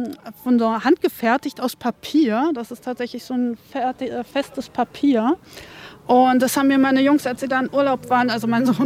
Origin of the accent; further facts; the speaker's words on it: Spandau, Berlin, Germany; Ich komme aus Spandau, das ist tatsächlich nur eine halbe Stunde entfernt